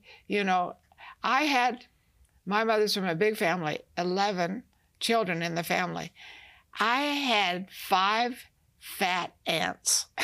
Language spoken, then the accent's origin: English; the South, United States; I was raised in the South. You know, we fried chicken.